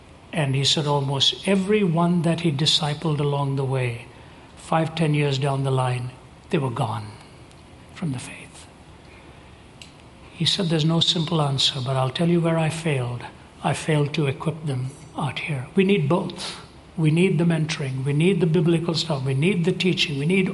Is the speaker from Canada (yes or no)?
no; India; now in North America; Yeah, India is always on my heart. I'm an Indian in my blood, and that's why I keep going back, keep going back.